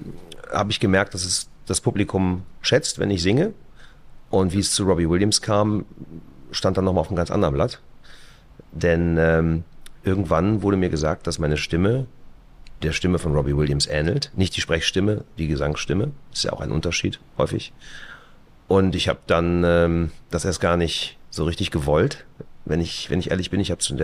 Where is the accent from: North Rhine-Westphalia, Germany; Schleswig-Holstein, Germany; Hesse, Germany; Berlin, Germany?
North Rhine-Westphalia, Germany; Straelen; Also ich wohne, also meine Heimat liegt in Nordrhein-Westfalen, in der kleinen Stadt Strahlen. Das ist ziemlich genau an der holländischen Grenze bei Venlo. Und bin Landei, ne?